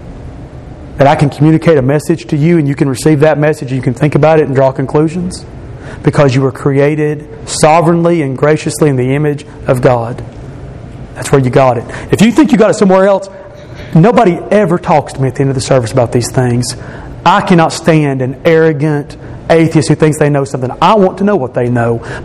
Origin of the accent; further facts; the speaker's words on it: Knoxville, Tennessee, United States; born there; I was born in Knoxville, Tennessee in 1981.